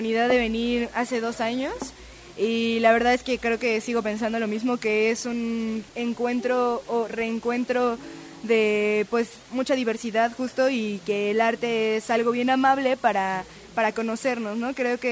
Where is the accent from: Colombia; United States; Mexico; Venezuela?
Mexico; Mexico City; somos del DF en realidad